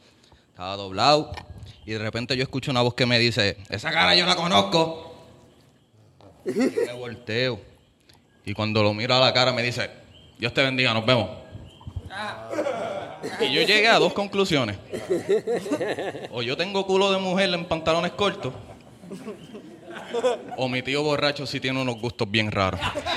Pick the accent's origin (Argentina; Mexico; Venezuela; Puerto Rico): Puerto Rico; Corozal; Sí, de campo, yo soy de Corozal.